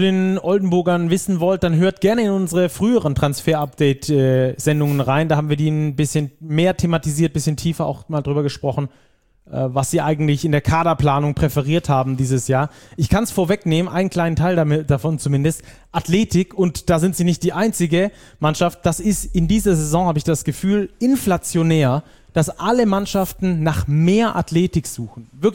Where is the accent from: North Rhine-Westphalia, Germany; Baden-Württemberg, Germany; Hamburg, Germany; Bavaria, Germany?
Baden-Württemberg, Germany; accent: Swabian; also liegt nicht an meinem schwäbischen Akzent